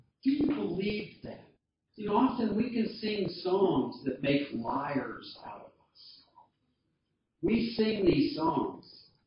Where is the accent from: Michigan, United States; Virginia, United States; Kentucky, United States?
Kentucky, United States; this amazing offer that had come to me from this man in my hometown in Kentucky.